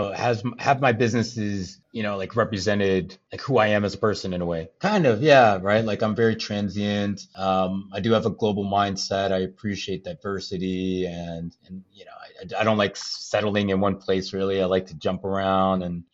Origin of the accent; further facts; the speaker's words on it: Chicago, Illinois, United States; I grew up in Chicago, just north of it in a small town. Pretty much grew up there my whole life.